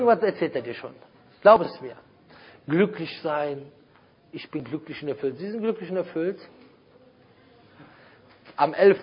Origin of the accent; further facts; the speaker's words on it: Germany; ich bin im Supermarkt, ich bin ja Deutscher, ne?